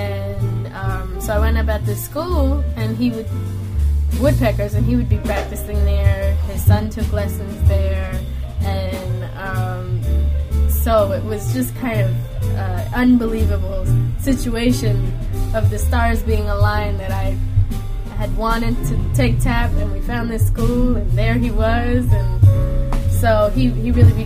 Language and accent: English; New York City, New York, United States; I'm a New York native. I grew up in Greenwich Village. I grew up about 3 or 4 blocks from this club at Small's.